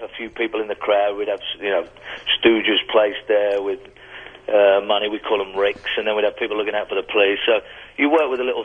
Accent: United Kingdom; I mean, I know from being a Brit myself, it's you know, there's definitely an appetite for that.

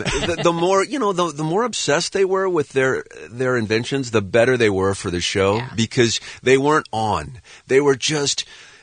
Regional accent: Ohio, United States; I remember this when I grew up in Ohio, they said that.

